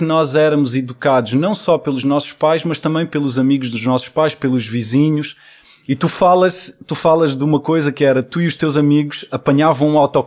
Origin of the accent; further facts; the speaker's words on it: Luanda, Angola; born there; Nós nascemos em Luanda, na banda.